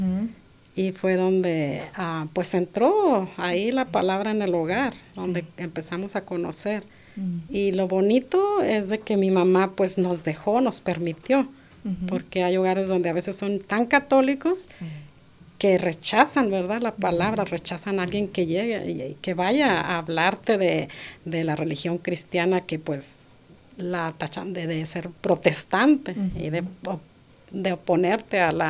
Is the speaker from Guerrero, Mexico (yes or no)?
no; Durango, Mexico; now in Denver, United States; Soy de México, de Durango, un pueblito pequeño, donde por municipios se conoce uno todo. Ajá. Ahí fue donde crecí.